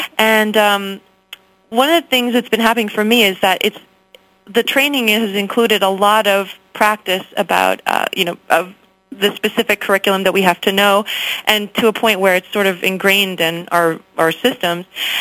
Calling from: Clifton, New Jersey, United States; I am calling from Clifton, New Jersey.

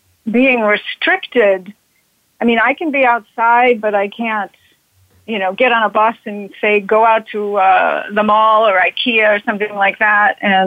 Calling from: St. Paul, Minnesota, United States; from St. Paul, Minnesota.

